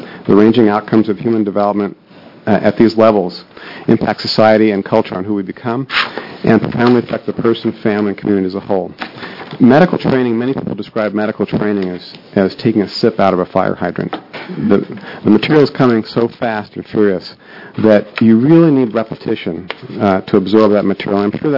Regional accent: Oregon, United States; I grew up here in Oregon. I practiced medicine for the last 22 years in our state

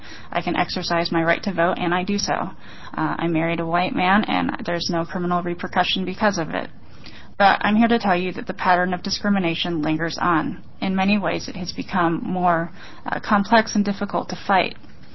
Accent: Coos Bay, Oregon, United States; As a teenager growing up in Coos Bay, I experienced racism and intolerance that most people don't think still exists today.

